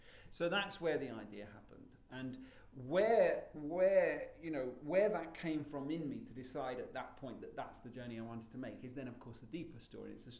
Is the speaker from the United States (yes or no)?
no; United Kingdom; before being British, before even being European, I'm a theatre director